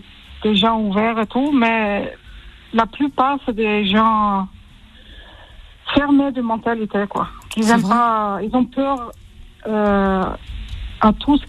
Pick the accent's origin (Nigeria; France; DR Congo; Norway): Norway; Je demande d'où tu viens, je dis la Norvège, mais d'origine.